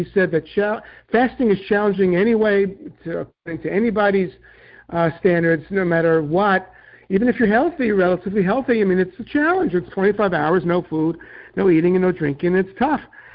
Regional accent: New York City, New York, United States; Now, when I'm from New York City, so when we talk about the tri-state, it's New York, New Jersey, and Connecticut. Out here in the Midwest, it's Indiana, Ohio, and Kentucky, a little bit different.

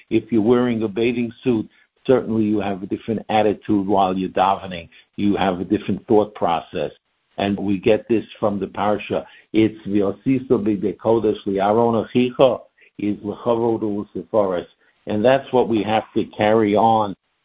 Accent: New York City, New York, United States; years ago when I grew up on the East Side with Rabbi Feinstein

